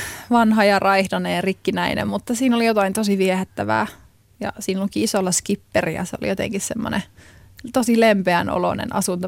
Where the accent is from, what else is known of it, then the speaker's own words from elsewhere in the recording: Jyväskylä, Central Finland, Finland; mä oon Jyväskylästä ja en puhu ranskaa yhtään